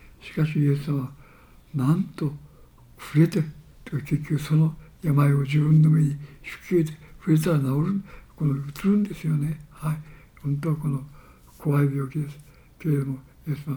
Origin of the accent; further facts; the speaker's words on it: Kumamoto, Japan; 私は熊本出身ですけど、